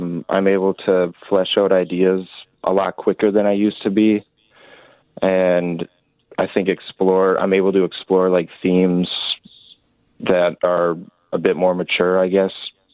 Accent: Duluth, Minnesota, United States; I had known him from my hometown where I grew up, which is Duluth, Minnesota.

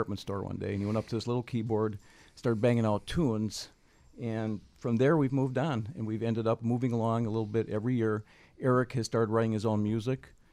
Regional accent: Pittsburgh, Pennsylvania, United States; now in Milwaukee, United States; I am from Pittsburgh, but I live in Milwaukee now.

